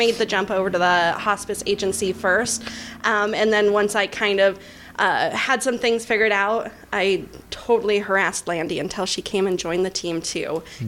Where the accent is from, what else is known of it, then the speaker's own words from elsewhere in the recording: Smoot, Wyoming, United States; So I was born and raised here in Smoot, Wyoming on a dairy farm. Spent a lot of time milking cows, changing pipe, everything that, you know, a good Star Valley girl does.